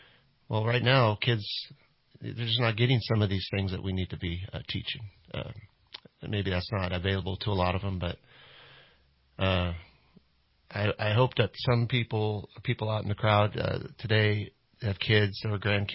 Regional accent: Nebraska, United States; Yeah, and I'm from Nebraska originally. I was raised on a farm there

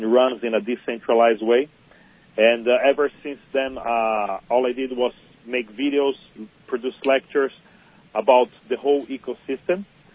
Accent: Brazil; now in Indiana, United States; I'm from Brazil, but I live in beautiful sunny Indiana, and I needed to run away from the winter for a little bit.

